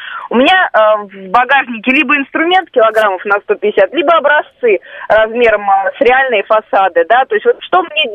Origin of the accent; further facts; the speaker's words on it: Moscow, Russia; вот я коренная москвичка